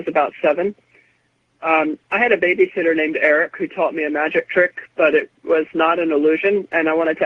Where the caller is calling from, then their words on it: Baltimore, Maryland, United States; from Baltimore, Maryland.